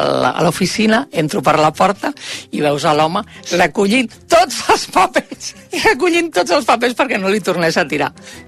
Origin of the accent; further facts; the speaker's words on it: Barcelona, Catalonia, Spain; tinc 55 anys, sóc de Barcelona, del barri de Sant Antoni